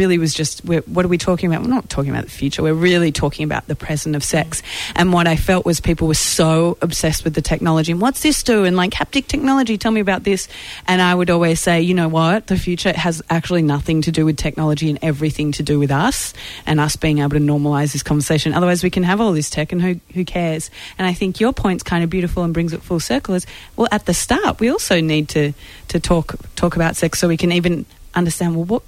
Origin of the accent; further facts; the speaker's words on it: Australia; now in United States; Being an Aussie in America and talking normally about sex in an accessible way, people love that.